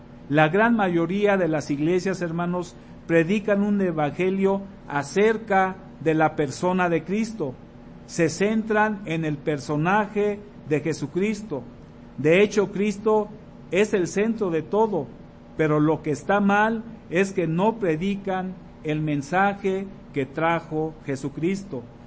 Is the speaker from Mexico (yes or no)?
yes; Mexico; Somos mexicanos por nacimiento